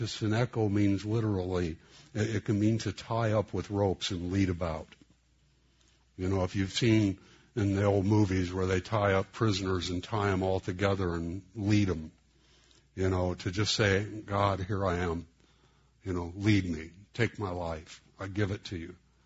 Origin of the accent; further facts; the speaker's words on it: Los Angeles, California, United States; my best friends, I grew up in East L.A., and my best friends were Mexican